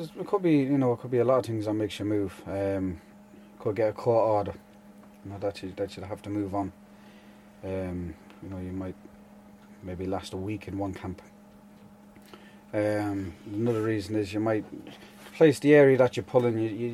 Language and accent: English; Manchester, North West England, United Kingdom; born there; I was born in Manchester, in 1972.